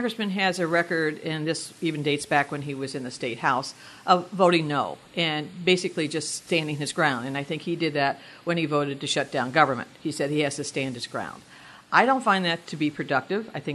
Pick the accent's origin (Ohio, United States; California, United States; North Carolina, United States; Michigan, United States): Ohio, United States; Cincinnati; I'm from Cincinnati, so I can work with John Boehner.